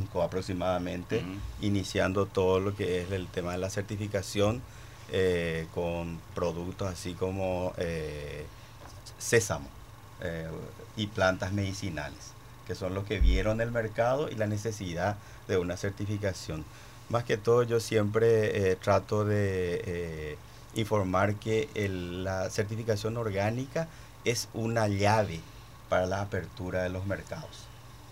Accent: Paraguay; Yo soy de Paraguay

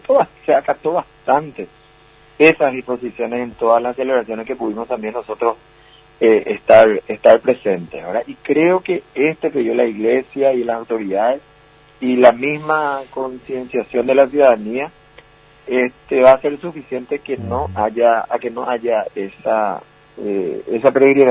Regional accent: Paraguay; como los paraguayos nos caracterizamos por ser cariñosos

